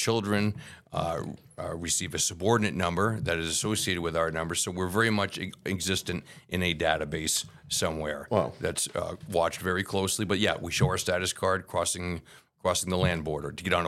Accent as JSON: {"language": "English", "country": "United States", "tie": "born or raised there", "said": "particularly growing up in the States, where if you stand out, you really stand out."}